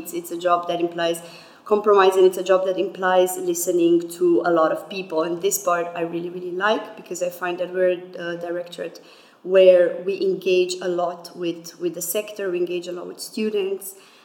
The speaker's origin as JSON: {"language": "English", "country": "Romania", "also_born_or_lived": "United Kingdom / Germany", "second_language": "English", "said": "I'm originally from Romania, and before that I lived in the UK and I was Erasmus in Germany."}